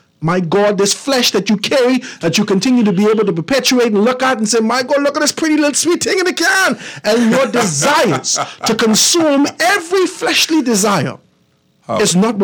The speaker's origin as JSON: {"language": "English", "town": "Eight Mile Rock", "region": "Grand Bahama", "country": "Bahamas", "said": "I'm from West Grand Bahama and 8 Mile Rock, sir."}